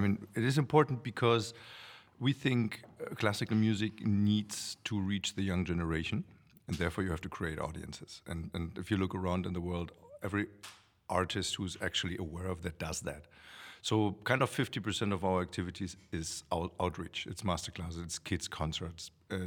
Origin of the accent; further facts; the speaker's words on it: Germany; Of course, the German roots come because I'm from Germany